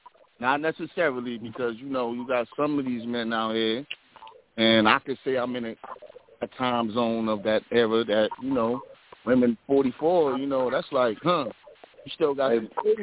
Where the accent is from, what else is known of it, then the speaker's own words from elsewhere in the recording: Paterson, New Jersey, United States; Yeah, but you know, I'm originally from Patterson, so, you know.